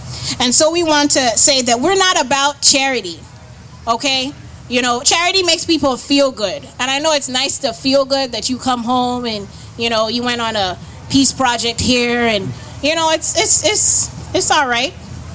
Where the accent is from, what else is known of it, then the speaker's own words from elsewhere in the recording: Tampa, Florida, United States; I'm from Tampa, so this is my first time coming to Philly